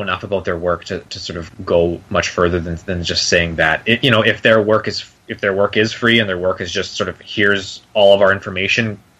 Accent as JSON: {"language": "English", "country": "Canada", "said": "I know I'm Canadian, so in Canada we have, you know, a significant indigenous population"}